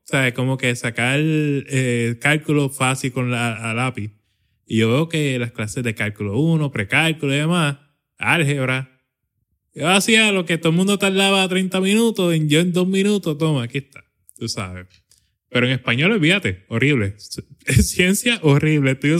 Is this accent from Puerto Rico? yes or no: yes; Patillas, Puerto Rico; also born or lived in Arroyo; Yo nací en Arroyo, pero me crié en el barrio Jaguar de Patillas.